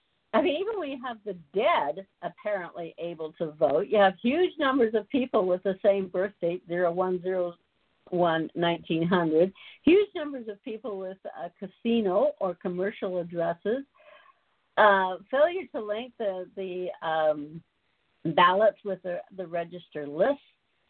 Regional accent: Canada; obviously I'm a Canadian. I'm neither Democrat or Republican.

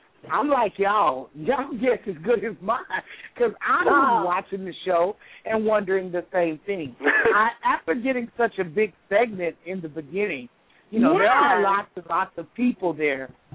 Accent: Hobbs, New Mexico, United States; also born or lived in Huntsville, Texas; now in Dallas, United States; I was born in Huntsville State Prison. My grandmother raised me in Hobbs, New Mexico, and I've been here in Dallas, Texas for the past 20 years.

